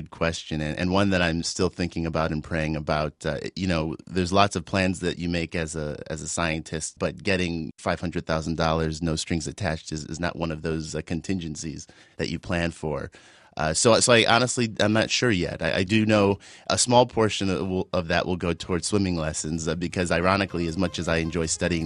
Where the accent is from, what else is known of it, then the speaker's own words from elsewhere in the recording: Midwest, United States; Growing up in the Midwest, that seemed like an honorable thing to do and a pretty common occupation.